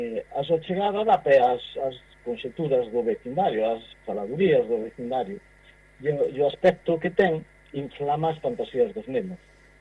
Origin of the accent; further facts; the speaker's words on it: Madrid, Community of Madrid, Spain; moved away as an adult; now in Galicia, Spain; esa calle onde eu vivín de neno en Madrid, de adolescente, hasta que xa fixen ali todos os estudios, hasta que vim para aquí.